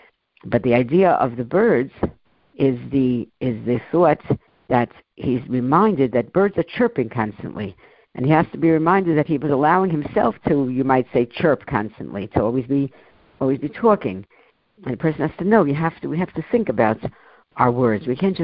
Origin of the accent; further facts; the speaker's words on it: Monticello, New York, United States; You know, I grew up in Monticello.